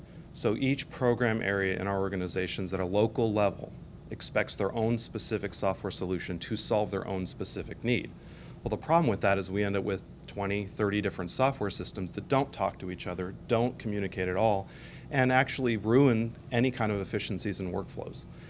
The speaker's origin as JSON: {"language": "English", "region": "California", "country": "United States", "moved": "as an adult", "lives_now": "Colorado, United States", "said": "I came from San Mateo County, California, moved to Colorado, and the population size dropped dramatically"}